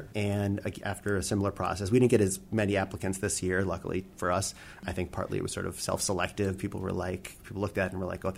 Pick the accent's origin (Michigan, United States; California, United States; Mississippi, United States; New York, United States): New York, United States; I mean, I'm a New Yorker. I'm a little biased.